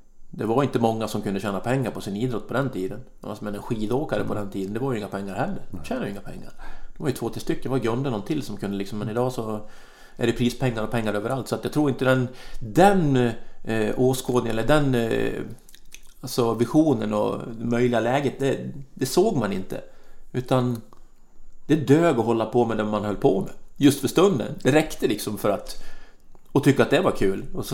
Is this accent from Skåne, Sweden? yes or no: no; Borlänge, Dalarna County, Sweden; Sen så i och för sig växte jag upp vid en bandy, men det var jättekort. Bandy var ju jätteliten i Borlänge.